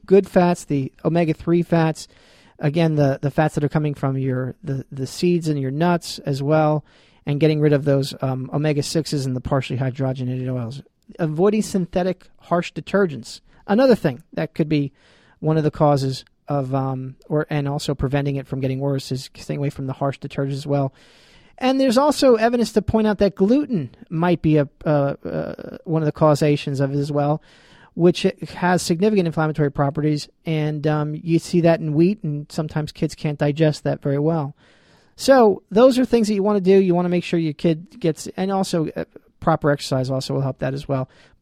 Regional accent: New Jersey, United States; Actually, growing up in New Jersey.

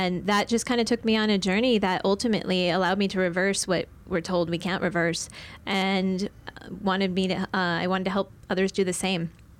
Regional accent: Mukilteo, Washington, United States; now in Tucson, United States; about 30 minutes north of Seattle. It's called Mukilteo, Washington.

